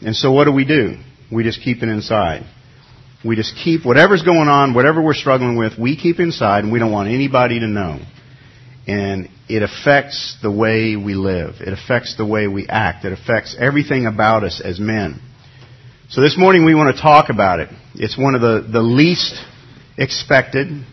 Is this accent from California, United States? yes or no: no; New York, United States; I remember growing up in New York, most of my friends were Roman Catholic, and they would get to go to confession on Wednesdays.